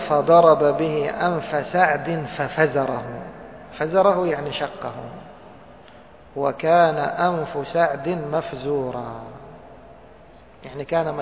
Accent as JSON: {"language": "Arabic", "country": "Egypt", "said": "ممكن تكون مثل البلاصة عندنا في مصر."}